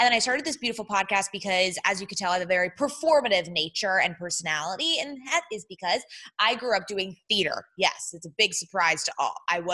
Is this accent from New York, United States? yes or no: no; San Diego, California, United States; We did grow up in San Diego in a Jewish household.